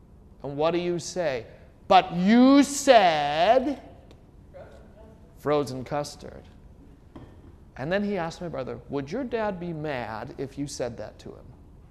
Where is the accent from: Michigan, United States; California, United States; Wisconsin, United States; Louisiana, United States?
Wisconsin, United States; I'm from Wisconsin.